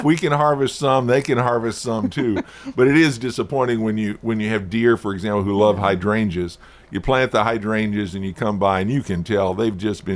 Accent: Michigan, United States; Well, I miss rhubarb. Growing up in Michigan, that was a plant that we could grow very well.

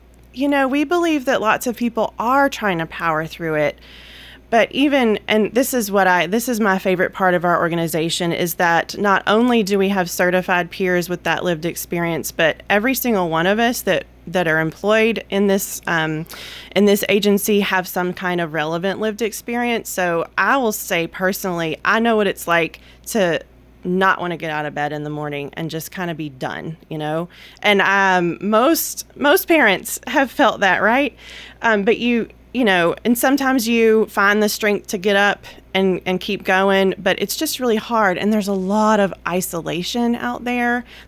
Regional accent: Tennessee, United States; I'm born and raised in Rutherford County. So this county has raised my two girls and my husband. So deep roots here.

